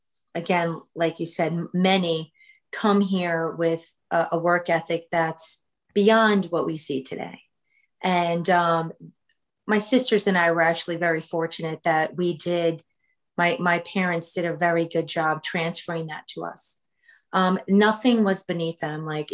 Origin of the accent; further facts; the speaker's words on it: New York, United States; landed from Portugal to New Rochelle, which is actually a city in Westchester County. So born and raised in Westchester my entire life. And obviously I was a daughter of immigrants